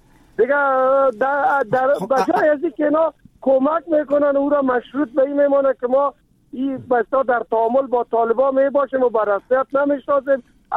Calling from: Kabul, Afghanistan; از ولایت کابل.

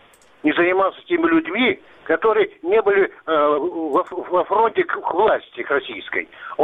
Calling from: Crimea, Ukraine; я звоню вам из Крыма.

